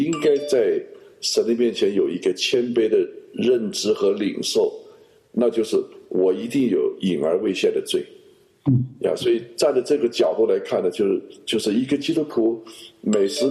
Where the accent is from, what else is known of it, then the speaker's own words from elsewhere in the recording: China; 你看我们中国人从秦始皇开始到现在